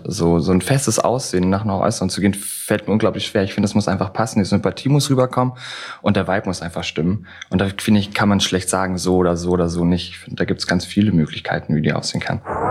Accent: Germany; aufgewachsen am Bodensee, da auch geboren. Meine Mutter ist kurdischer Abstammung, mein Vater ist deutsch. Also bin ich quasi so gemischt aufgewachsen, beiden Kulturen so ein bisschen, aber hauptsächlich schon eher deutsch.

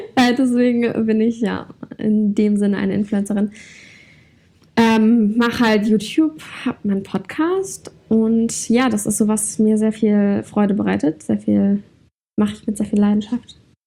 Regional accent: Hamburg, Germany; now in Berlin, Germany; Bin aus Hamburg ursprünglich, wohne jetzt seit 2 Jahren in Berlin. Bin 22 Jahre alt.

